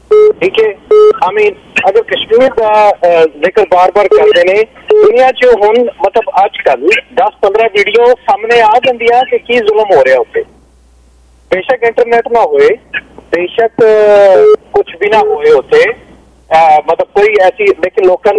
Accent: Pakistan; ਮੈਂ ਵੀ ਪਾਕਿਸਤਾਨ ਤੋਂ ਆ

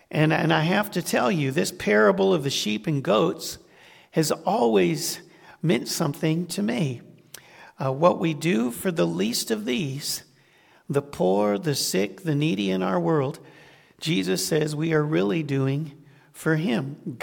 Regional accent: Colorado Springs, Colorado, United States; For me, growing up in Colorado Springs in the suburbs in the 1980s

